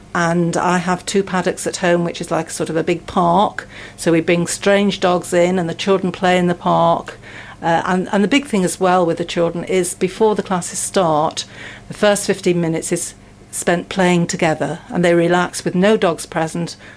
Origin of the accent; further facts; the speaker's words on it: Liverpool, North West England, United Kingdom; born there; Well, I was born in Liverpool.